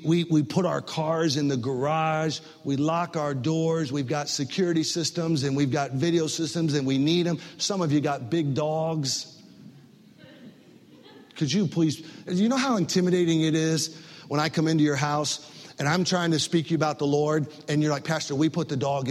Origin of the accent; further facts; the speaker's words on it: Michigan, United States; moved away as an adult; now in South Florida, United States; I came to South Florida in 1994. I came from Northern Michigan, from a very, very friendly town. In Northern Michigan, we had one, in my town, we had 800 people. We had one stop sign in the middle of the town.